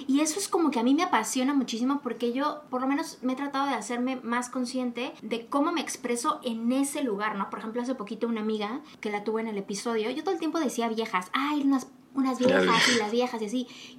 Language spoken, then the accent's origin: Spanish; Mexico; en el caso de nosotros, como latinos, mexicanos, nosotros en México estamos acostumbrados a reírnos de cosas que honestamente pues están cañona